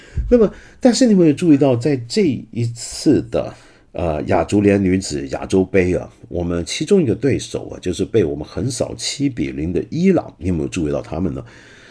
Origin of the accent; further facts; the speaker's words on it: Hong Kong; 就比如说在香港，我们香港人很爱舞狮，舞狮舞的一塌糊涂。